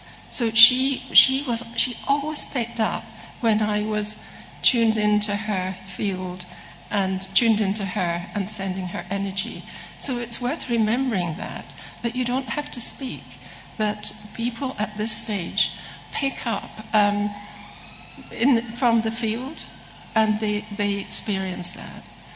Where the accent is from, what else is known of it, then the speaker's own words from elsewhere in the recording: Scotland, United Kingdom; I'm Scottish, so